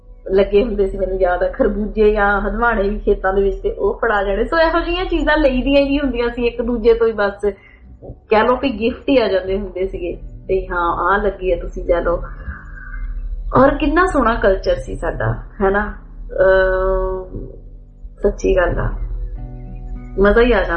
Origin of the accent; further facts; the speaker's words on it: Punjab, India; ਮੈਂ ਪੰਜਾਬ 'ਚ ਹੀ ਰਹੀ ਹਾਂ ਔਰ ਪੰਜਾਬ ਦੇ ਉਹਨਾਂ ਪਿੰਡਾਂ 'ਚ ਹੀ ਪੜ੍ਹੀ ਹਾਂ